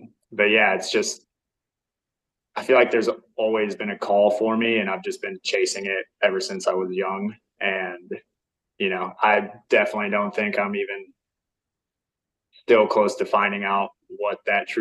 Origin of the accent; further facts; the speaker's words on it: Dripping Springs, Texas, United States; And then as far as like growing up in Dripping Springs, it was very like a kind of suburban spot, just, you know, three elementary schools, everyone played football, everyone knew each other, all that good stuff.